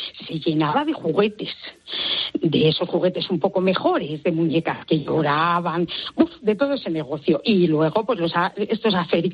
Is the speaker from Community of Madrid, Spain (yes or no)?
yes; Zarzalejo, Community of Madrid, Spain; yo de niña teníamos una tienda en Zarzalejo, que es un pueblecito de Madrid, cerquita, sí, por ahí.